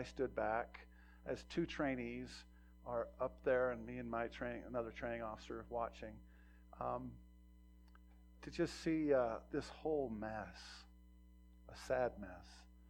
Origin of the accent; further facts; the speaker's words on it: Montana, United States; We're hunters. We're from Montana, and so it was hunting season, it was bird season, and I just loved bird hunt when I was a young man.